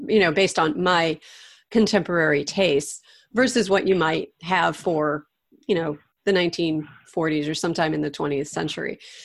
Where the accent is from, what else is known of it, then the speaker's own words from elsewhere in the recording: St. Louis, Missouri, United States; Mainly, I'm from St. Louis. He's from St. Louis.